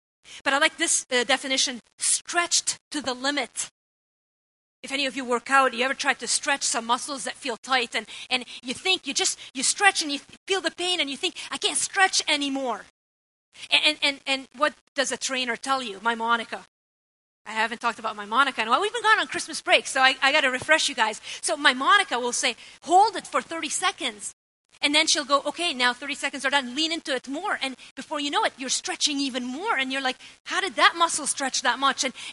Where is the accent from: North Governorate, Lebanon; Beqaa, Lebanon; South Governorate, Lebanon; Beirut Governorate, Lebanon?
Beirut Governorate, Lebanon; Beirut; moved away; I remember moments growing up in Lebanon where we prayed a lot.